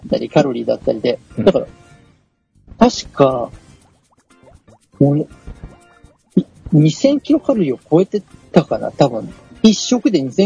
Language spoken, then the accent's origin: Japanese; Gunma, Japan; 僕の地元群馬県の誇る